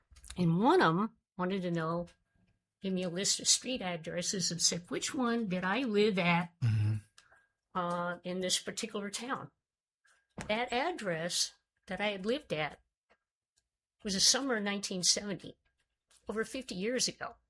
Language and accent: English; Juneau, Alaska, United States; from Juneau